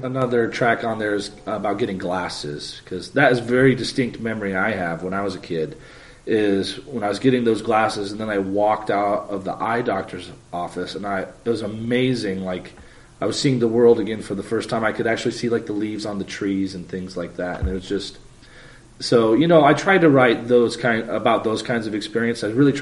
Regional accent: Nebraska, United States; my friend Seth Peterson, who I grew up with in Nebraska. We were born 6 days apart in the same hospital

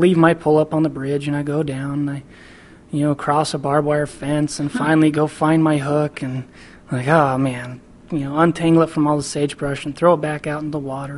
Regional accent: Idaho, United States; I'm from Idaho originally

